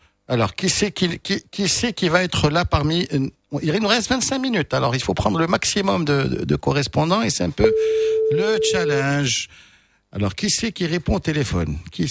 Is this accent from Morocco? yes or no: yes; Morocco; Moi, je dirais de mon côté en tant que Marocain